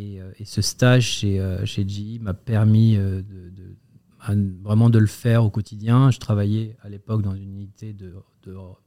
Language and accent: French; Paris, Île-de-France, France; Je suis parisien. Je suis né à Paris, dans le 14e arrondissement. Même si j'ai un parcours et un profil très international, puisque j'ai vécu dans plusieurs pays, j'ai fait une grande partie de mes études en France.